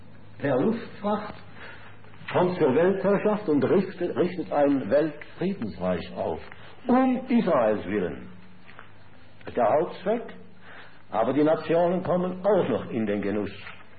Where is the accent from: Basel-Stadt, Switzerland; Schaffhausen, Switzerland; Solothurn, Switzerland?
Schaffhausen, Switzerland; an was ich mich erinnere, als Bub in Schaffhausen